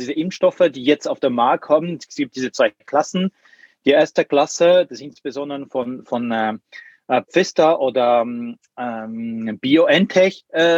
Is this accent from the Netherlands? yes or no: no; Switzerland; Ich schäle mich ein bisschen als Schweizer über holländische Käse zu sprechen